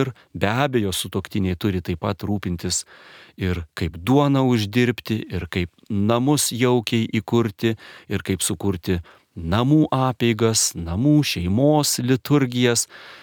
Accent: Kaunas, Kaunas County, Lithuania; aš augau Kaune, ketvirtame aukšte daugia aukščio namo

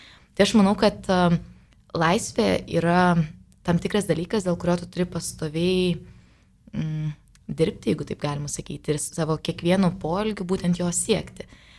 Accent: Utena, Utena County, Lithuania; now in Vilnius, Lithuania; esu iš Utenos, šiuo metu studijuoju Vilniuje.

